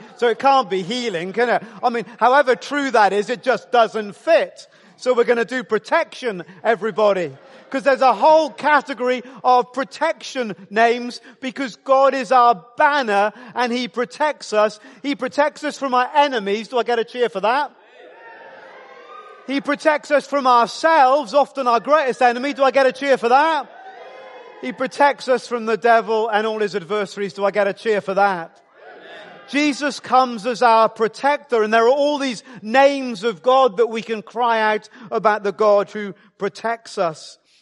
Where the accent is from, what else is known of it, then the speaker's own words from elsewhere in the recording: Wales, United Kingdom; Perhaps it's just me growing up in Wales, which is nearer to heaven than most other countries.